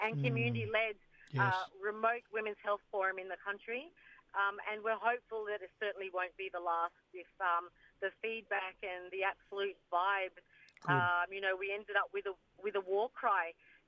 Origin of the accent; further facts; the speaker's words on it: Queensland, Australia; So I'm a Currag woman, and also all my clan. So our family is extends all the way from Western Cape, all the way through NPA and the Torres Strait